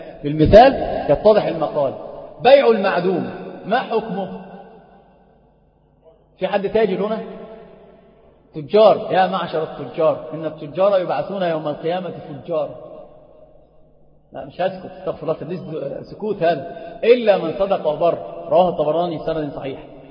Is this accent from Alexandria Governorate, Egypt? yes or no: yes; Alexandria, Alexandria Governorate, Egypt; هو مشهور عندنا في اسكندرية